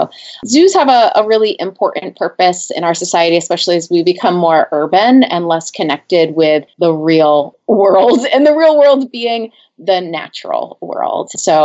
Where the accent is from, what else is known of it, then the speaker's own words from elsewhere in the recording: New England, United States; I grew up going to the local establishments. I'm from New England. I remember going to New England Aquarium.